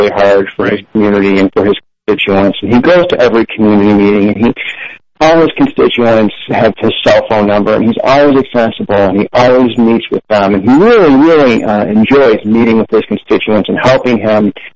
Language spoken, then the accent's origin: English; Michigan, United States; born there; from the city of Mosul in Iraq, and they came here, my dad in the late 40s, my mom in the early 60s, and I was born here in Michigan